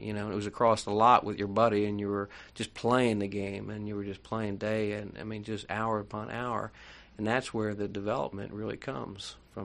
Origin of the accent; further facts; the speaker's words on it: Philadelphia, Pennsylvania, United States; Of course, growing up outside of Philadelphia, I was a Philadelphia fan, a Philadelphia Phillies fan